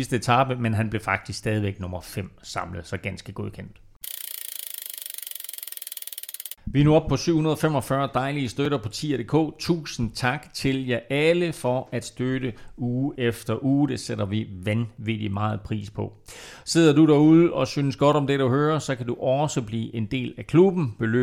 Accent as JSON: {"language": "Danish", "town": "Amager", "region": "Capital Region of Denmark", "country": "Denmark", "said": "Altså, jeg er fra Amager, skal I bruge pas for at komme til København?"}